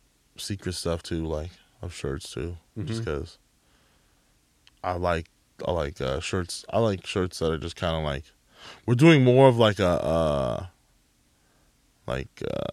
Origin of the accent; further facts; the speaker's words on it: California, United States; I grew up in the Bay Area.